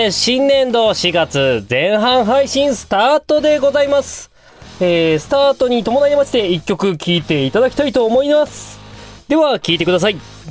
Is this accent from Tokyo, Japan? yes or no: no; Hokkaido, Japan; 私の地元ね、北海道はね、全く被らないんですけどね。